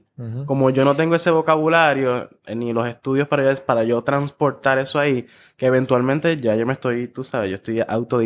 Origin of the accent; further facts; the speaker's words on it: Ciales, Puerto Rico; estoy hablando en televisión de que en mi pueblo, en Ciales